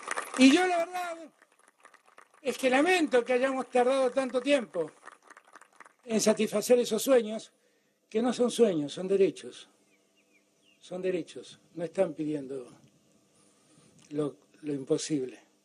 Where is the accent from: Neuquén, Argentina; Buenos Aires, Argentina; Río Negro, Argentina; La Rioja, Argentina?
Buenos Aires, Argentina; El derecho que tengo yo como porteño.